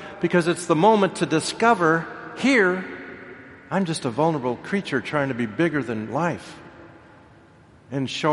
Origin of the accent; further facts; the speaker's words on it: Nebraska, United States; I grew up in Nebraska. Neener, neener, neener. And you know, in Nebraska, we've only got two teams.